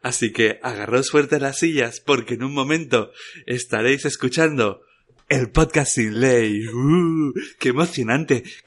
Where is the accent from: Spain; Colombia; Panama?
Spain; Yo soy muy español.